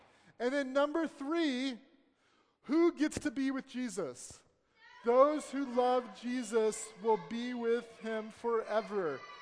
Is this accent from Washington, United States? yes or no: yes; Seattle, Washington, United States; I remember the first time as a kid growing up in Seattle, downtown, and I was underneath the Space Needle, and I was looking up.